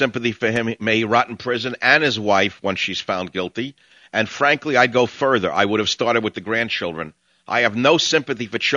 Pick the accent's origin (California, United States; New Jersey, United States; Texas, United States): California, United States; San Francisco; Jack, San Francisco, my hometown, ding, ding, Rice-A-Roni.